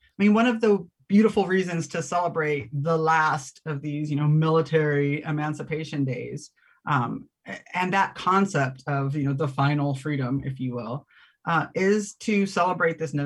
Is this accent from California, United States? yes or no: yes; San Jose, California, United States; I did. I grew up in San Jose, California.